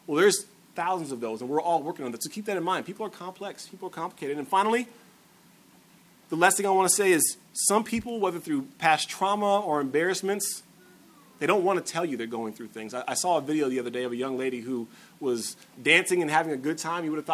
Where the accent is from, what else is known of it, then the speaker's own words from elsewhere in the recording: Texas, United States; I was raised in South Central Texas, military family, Church of Christ.